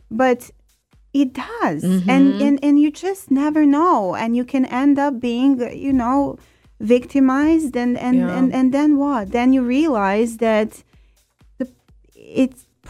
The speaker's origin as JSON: {"language": "English", "country": "Serbia", "tie": "born or raised there", "second_language": "English", "said": "I grew up in Serbia. I don't know if you can say by my accent a little bit."}